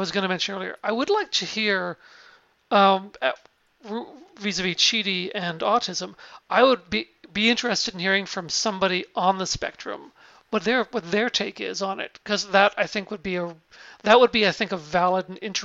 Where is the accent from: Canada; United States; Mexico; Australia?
Canada; I'm Canadian, so we had to learn French in school, so wasn't totally lost.